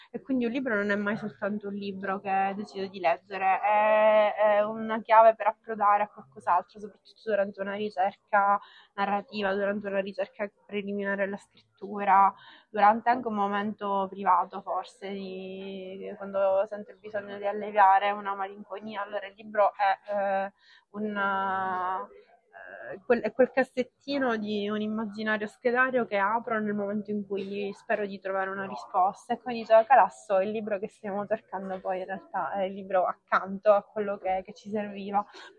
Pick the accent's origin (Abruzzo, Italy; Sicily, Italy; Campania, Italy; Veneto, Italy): Sicily, Italy; Caltanissetta; born there; now in Palermo, Italy; Qui non dico volentieri che sono nata a Caltanissetta